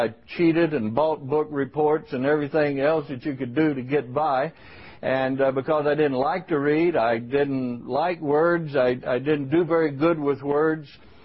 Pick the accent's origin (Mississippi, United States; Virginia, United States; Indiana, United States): Mississippi, United States; Sardis; But I was born and raised in Sardis, Mississippi.